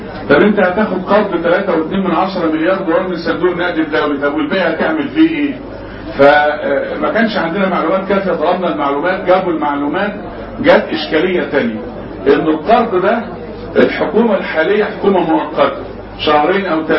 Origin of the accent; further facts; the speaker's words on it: Egypt; بنعاني منها اقتصاديا كمصريين دلوقتي.